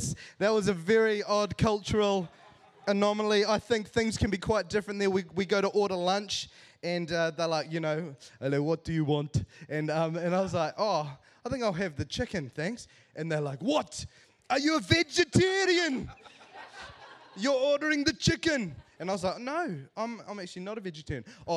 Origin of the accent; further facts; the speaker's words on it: Sri Lanka; because I'm not from Germany and there is no relatives. Like, I'm 100% Sri Lankan, you know, but anyway, so I was in Germany